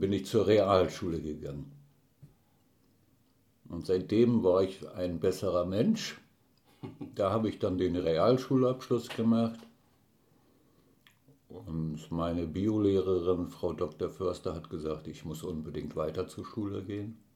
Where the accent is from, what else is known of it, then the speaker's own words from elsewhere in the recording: Bleckede, Lower Saxony, Germany; born there; Geboren, ja. In Bleckede an der Elbe, Kreis Lüneburg, am 12. Dezember 1953.